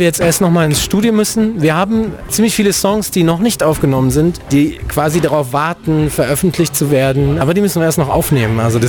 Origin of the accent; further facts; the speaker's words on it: Garbeck, North Rhine-Westphalia, Germany; wir kommen aus dem Sauerland. Wir kommen aus dem tiefsten Sauerland, aus dem kleinen Kaff. Wir kommen aus Garbeck, das gehört zu Balve. Das Einzige, was man in Balve kennen könnte, ist die Höhle.